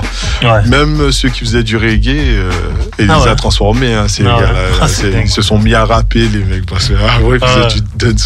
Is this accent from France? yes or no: yes; Guadeloupe, France; born there; je suis né en Guadeloupe.